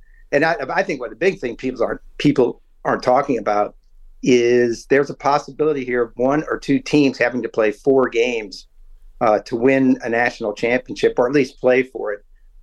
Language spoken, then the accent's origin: English; St. Louis, Missouri, United States; I'm from St. Louis. I remember the Spinks hype and the hype over that fight.